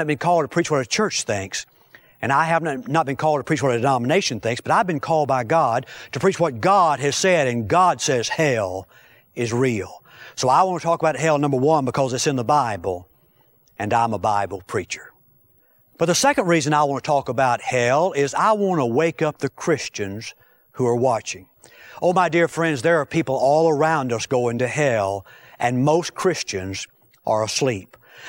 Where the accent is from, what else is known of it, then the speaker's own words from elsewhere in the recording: Fort Smith, Arkansas, United States; In Franklin County, Arkansas, near my hometown of Fort Smith, several years ago, an oil well exploded.